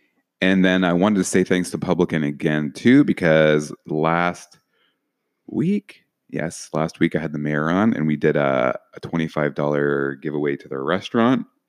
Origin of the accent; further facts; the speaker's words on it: Scarborough, Ontario, Canada; born there; also born or lived in Ajax / Toronto / Peterborough; Well, I was born in Scarborough, Ajax, Toronto, Peterborough.